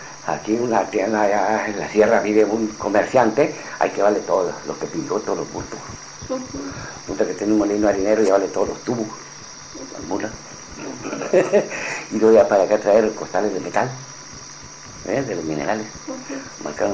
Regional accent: Los Corrales, Durango, Mexico; born there; Nací en Los Corrales, Tepehuanes, Durango, el 1 de abril de 1925.

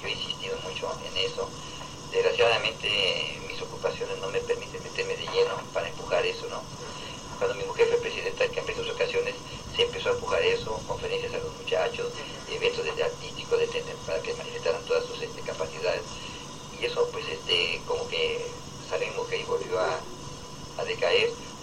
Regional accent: Mexico City, Mexico; now in Baja California, Mexico; más bien mi origen, así me dicen que soy chilango. Pero ya me dio el pasaporte de Baja California. Ya soy baja californiano y me siento californiano. Baja californiano porque toda mi familia es de aquí, mi mujer es de aquí, mis hijos son de aquí. O sea, ya también aquí ya eché raíces muy profundas.

